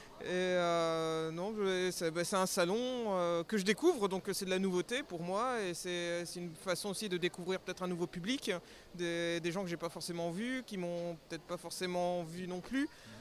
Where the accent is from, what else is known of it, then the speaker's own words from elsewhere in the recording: Angoulême, Nouvelle-Aquitaine, France; Je suis originaire de Charente, Angoulême.